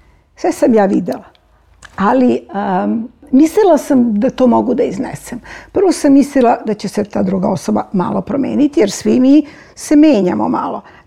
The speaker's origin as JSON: {"language": "Serbian", "country": "Serbia", "said": "u svakoj ćeliji svog bića, ja sam Srpkinja"}